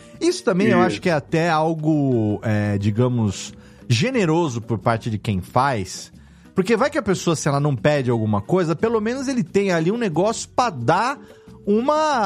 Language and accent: Portuguese; Serra Negra, São Paulo, Brazil; Quando eu era criança, tinha aqui em Serra Negra um bar que era o Bar do Titão